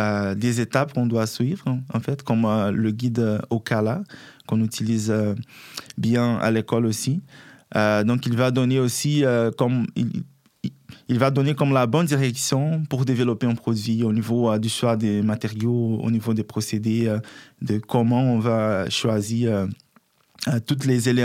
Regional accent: Brazil; French is a second language; C'est pour ça mon bel accent, parce que moi je suis brésilien.

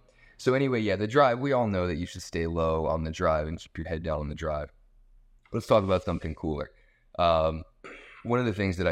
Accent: Darien, Connecticut, United States; also born or lived in New York City; I was born in New York City. I grew up 30 minutes outside or 45 minutes outside of New York City in Darien, Connecticut.

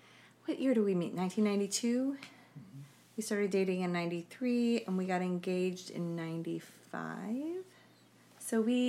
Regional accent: Illinois, United States; I'm the youngest of five children. I grew up in Illinois and went to school at the University of Illinois.

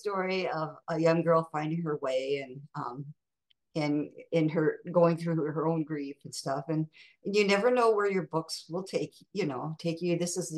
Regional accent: Mason City, Iowa, United States; Well, I grew up in Mason City, Iowa, and I was one of seven children.

